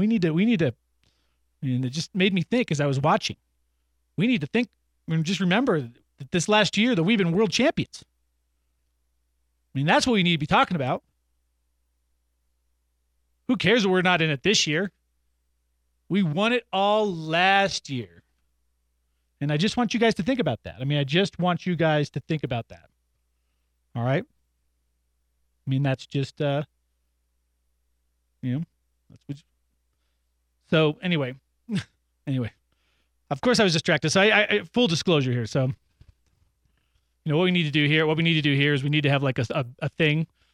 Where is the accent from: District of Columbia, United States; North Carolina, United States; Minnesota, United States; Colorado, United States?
Colorado, United States; Boulder; it was a very difficult childhood growing up in Boulder, Colorado.